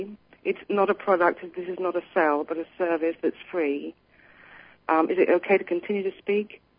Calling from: Canoga Park, California, United States; I'm calling from just outside L.A. at Canoga Park in California.

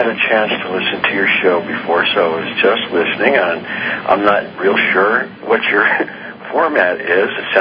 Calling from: Albuquerque, New Mexico, United States; I'm calling from Albuquerque.

